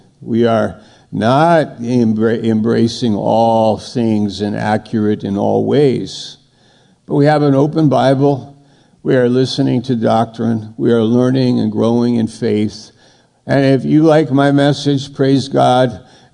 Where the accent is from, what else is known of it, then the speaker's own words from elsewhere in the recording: United States; Well, I'm an American, but I don't do it like